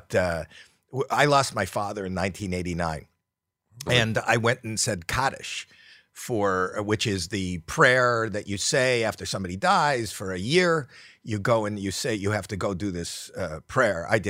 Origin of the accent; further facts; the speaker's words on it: Toronto, Ontario, Canada; So the point was, they'd say, where are you from? And I'd always say Toronto.